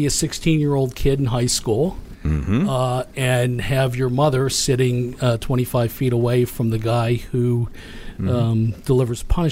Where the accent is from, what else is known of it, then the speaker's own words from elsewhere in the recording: Harrisburg, Pennsylvania, United States; I grew up in Harrisburg, Pennsylvania.